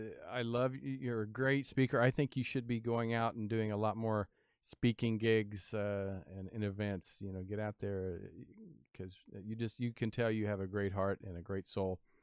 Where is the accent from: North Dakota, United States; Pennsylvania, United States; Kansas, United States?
Kansas, United States; No, I grew up in Kansas, so we had wheat and corn. So yeah, in the middle of the Flint Hills, I think we had like 200, well, I'd say people, but that's probably cats, dogs, and in my hometown.